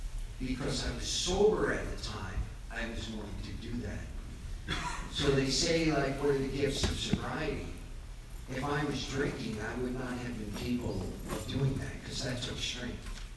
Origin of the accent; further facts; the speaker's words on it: Staten Island, New York, United States; I'm Irish Catholic from Staten Island